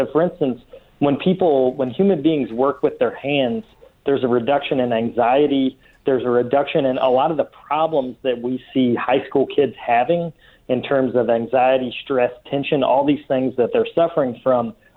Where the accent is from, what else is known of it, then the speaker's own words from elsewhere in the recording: Virginia, United States; Yeah, I grew up in Virginia where the arts were supported when I was in school.